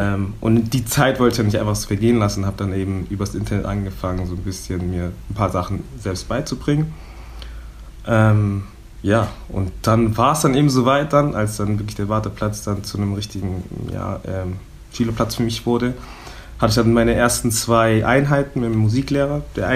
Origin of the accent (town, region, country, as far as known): Southern Germany, Germany; born or raised there; now in Berlin, Germany